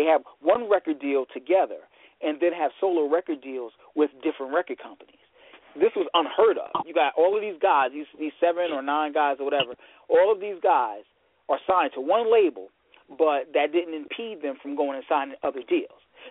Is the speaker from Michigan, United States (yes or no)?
yes; Michigan, United States; I'm your host from Michigan